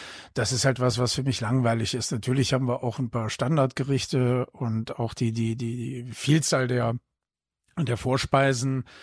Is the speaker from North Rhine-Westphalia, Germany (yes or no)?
yes; Krefeld, North Rhine-Westphalia, Germany; Also ich bin in Krefeld aufgewachsen, muss ich dazu sagen.